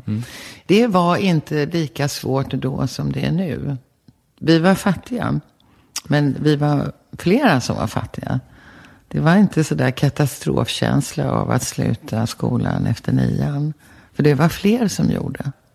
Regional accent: Täby, Stockholm County, Sweden; Alltså jag kommer ju från Täby, jag är född och uppvuxen där. Det var ju landet på den tiden.

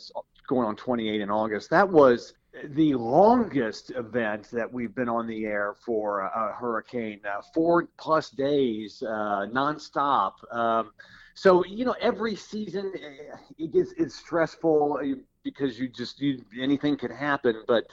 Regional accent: Louisville, Kentucky, United States; You know, when I was a kid and I grew up in Louisville, Kentucky, I love snow.

